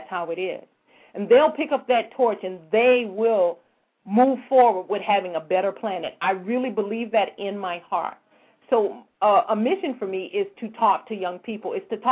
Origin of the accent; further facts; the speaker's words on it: Louisiana, United States; Oh, we're from Louisiana